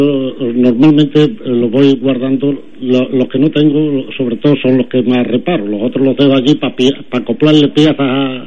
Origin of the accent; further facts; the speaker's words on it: Pedroche, Andalusia, Spain; para que sea para Pedroche, para mi pueblo.